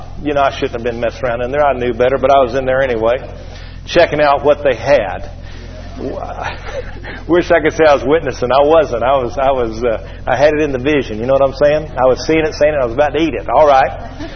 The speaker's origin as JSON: {"language": "English", "region": "Georgia", "country": "United States", "said": "I said, well, you know, you have to pardon me. I'm from Georgia. I said, how can it be both wicked and good?"}